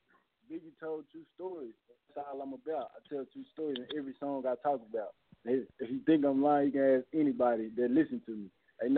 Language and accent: English; Dallas, Texas, United States; No. I'm from Dallas, Texas.